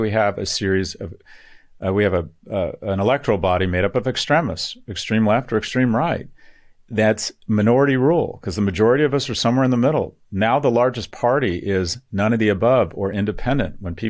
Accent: Florida, United States; And yet in my home state of Florida

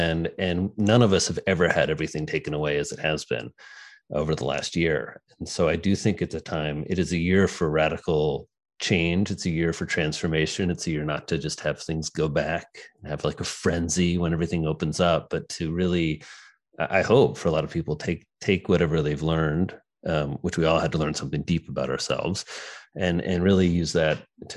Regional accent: Indiana, United States; moved away as an adult; now in New York City, United States; I guess everyone should know I'm from a farm in Indiana. So I grew up in Indiana and kind of went through all my education here through Earlham College, then to Indiana University Medical School

